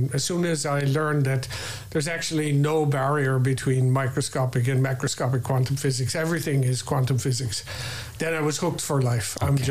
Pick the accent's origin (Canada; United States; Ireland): Ireland; Munster; Okay, I'm from West Cork.